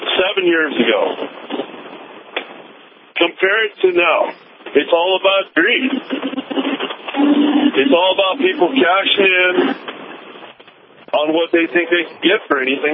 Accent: Montana, United States; Like, I'm from Montana. The economy there is in the toilet. So I come out here to go to work.

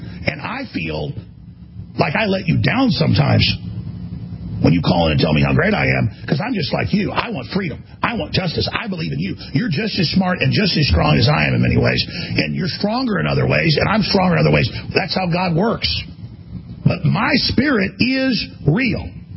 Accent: Texas, United States; Because I'm organic. I came from Texas.

